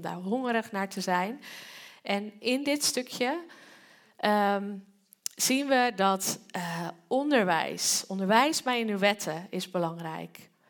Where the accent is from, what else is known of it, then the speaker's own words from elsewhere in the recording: Netherlands; En ik heb een tijdje in een Oosterse cultuur gewoond. En als Nederlander